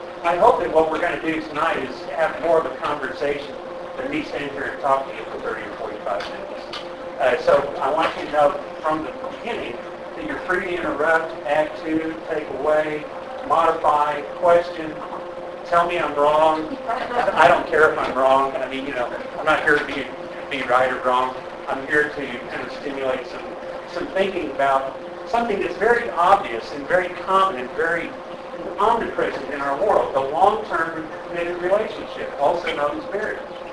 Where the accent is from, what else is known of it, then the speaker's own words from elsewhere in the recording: Dallas, Texas, United States; I'm a Dallas native. I grew up in Oak Cliff, Texas. I still live in Oak Cliff, Texas.